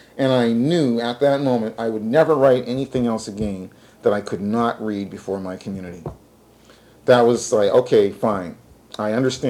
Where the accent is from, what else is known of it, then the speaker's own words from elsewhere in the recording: Halifax, Nova Scotia, Canada; people I knew growing up in Halifax and everything else.